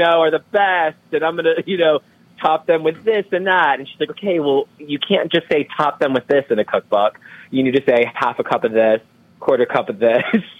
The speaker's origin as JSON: {"language": "English", "region": "Florida", "country": "United States", "tie": "born or raised there", "said": "I grew up in Florida, I know, sorry. And we had a lime tree in the backyard."}